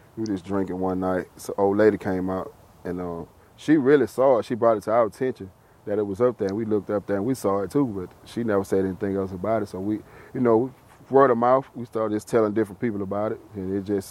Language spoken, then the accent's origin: English; Mobile, Alabama, United States; Mobile, Alabama.